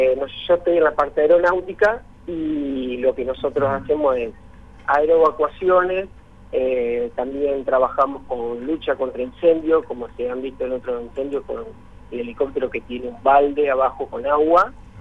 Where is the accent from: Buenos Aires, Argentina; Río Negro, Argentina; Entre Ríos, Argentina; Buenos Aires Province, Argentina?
Entre Ríos, Argentina; Concepción del Uruguay; moved away as an adult; Yo hice toda mi infancia allá en Concepción del Uruguay, porque es más, mis padres están allá en Concepción y tengo familiares. Después me fui a los 20 años a estudiar